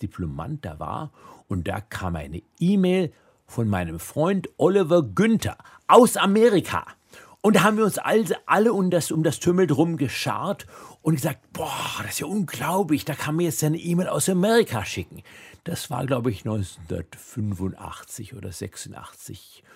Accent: Denzlingen, Baden-Württemberg, Germany; Also ich bin in Denzlingen aufgewachsen, Engmünding aufs Gymnasium gegangen. Das waren gute Orte, um groß zu werden.

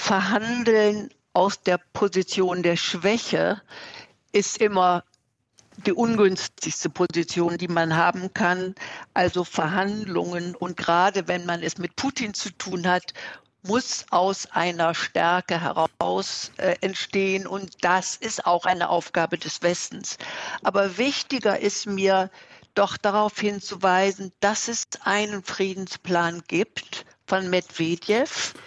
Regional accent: Germany; Ja, ich schließe daraus, dass wir als Deutsche nicht das Recht haben, zu den Ukrainern zu sagen

